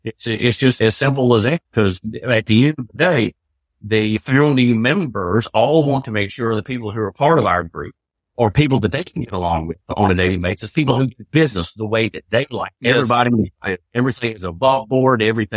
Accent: Rock Hill, South Carolina, United States; accent: Southern; my hometown of Rock Hill, South Carolina. You probably picked up on the Southern accent here

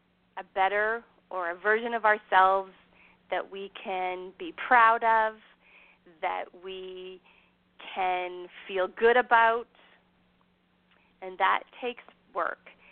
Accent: Canada; Now, here's the thing. I'm Canadian, so I expect the apology.

